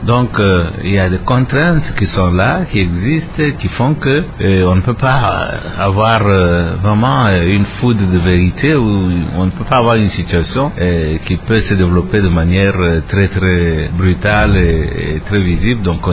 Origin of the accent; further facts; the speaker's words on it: DR Congo; nous devons nous mobiliser en tant que Congolais.